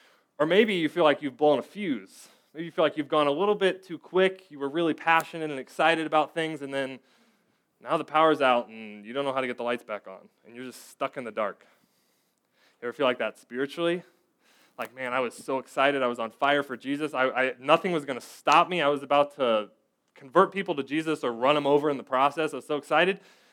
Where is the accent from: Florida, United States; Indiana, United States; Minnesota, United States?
Indiana, United States; because I'm from Indiana and so I watch the Colts